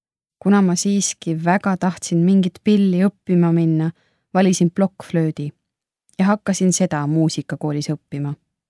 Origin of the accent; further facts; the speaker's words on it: Keila, Harju County, Estonia; ja pärit Keilast.